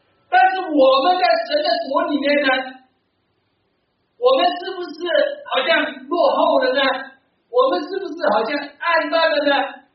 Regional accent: China; 我们中国人叫做 Silk Road

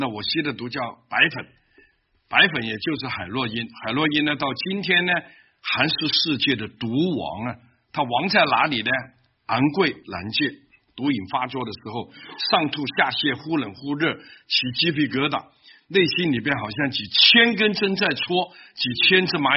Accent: Hong Kong; 我从小在香港长大，在香港出生，十二三岁就出来鬼混

